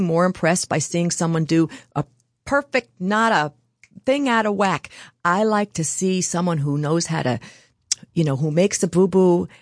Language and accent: English; New York, United States; I was raised here in the Catskill Mountains